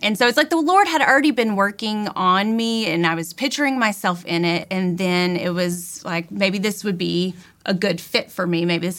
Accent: Texarkana, Texas, United States; so it's a twin city, so half Texas, half Arkansas, and I lived there all my life until I went off to college in Baton Rouge.

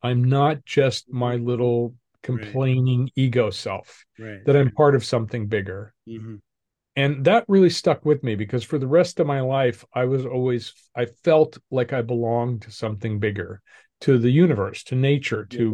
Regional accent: Denver, Colorado, United States; So I grew up in Denver, middle-class family.

